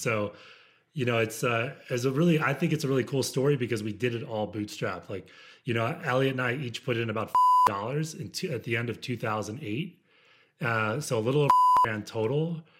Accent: Washington, D.C. area, United States; Well, I grew up outside of Washington, D.C., went to school in the Midwest

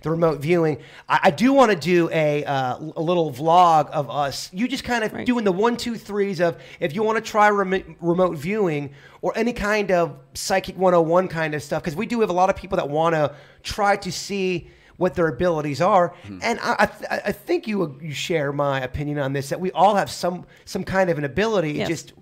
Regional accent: North Carolina, United States; I grew up in North Carolina, and we'd always hear this species out there.

